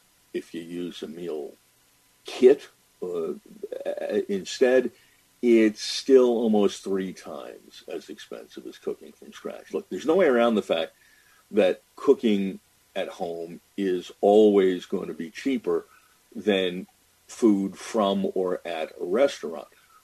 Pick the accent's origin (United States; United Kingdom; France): United States; New England; I grew up in New England. I enjoyed my lobster on the coast in Maine as a kid when we vacationed.